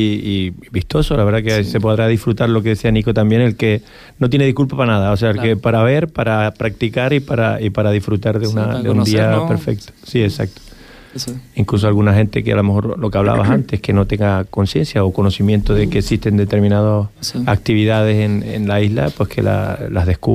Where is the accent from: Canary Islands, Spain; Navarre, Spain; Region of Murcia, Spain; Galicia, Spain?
Canary Islands, Spain; somos canarios de un majo